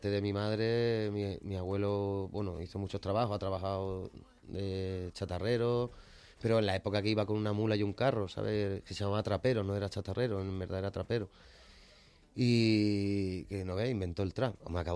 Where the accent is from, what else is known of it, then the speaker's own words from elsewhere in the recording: Matola, Valencian Community, Spain; yo me crié en Matola, en una pedanía que está a 11 kilómetros de Elche.